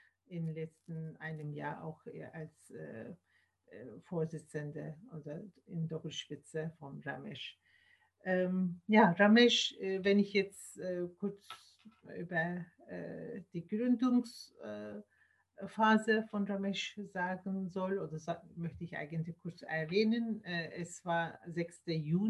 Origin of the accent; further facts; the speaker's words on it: Turkey; German is a second language; moved away as an adult; now in Germany; bin ich in der Türkei aufgewachsen und Jura studiert. Habe ich nach einigen Jahren Berufspraxis in Deutschland gekommen, um Deutsch zu erlernen.